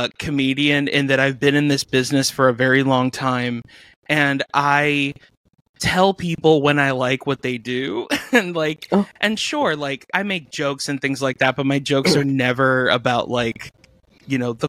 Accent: Miami, Florida, United States; In fact, this is not shocking me at all because I'm Cuban. I live in Miami and I grew up in Little Havana.

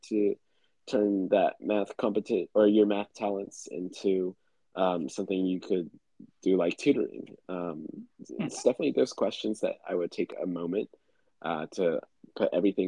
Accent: Tulsa, Oklahoma, United States; I am from Tulsa, Oklahoma. I attended a public high school.

